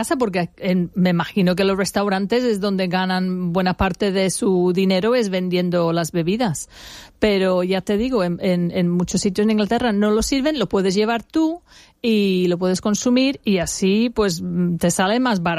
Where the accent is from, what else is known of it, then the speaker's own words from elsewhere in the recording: Alfaz, Valencian Community, Spain; Yo soy de Alfaz y sí que como en Benidorm